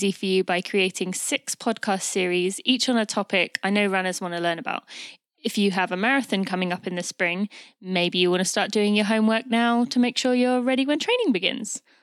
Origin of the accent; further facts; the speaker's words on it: United Kingdom; now in United States; I'm obviously British as well, but many people know that I live in the US.